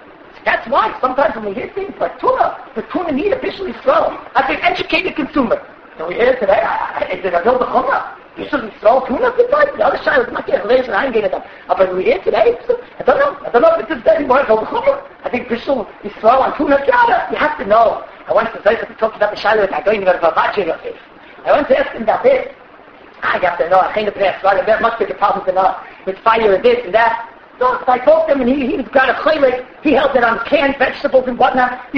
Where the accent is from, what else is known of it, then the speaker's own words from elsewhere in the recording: United States; I'm American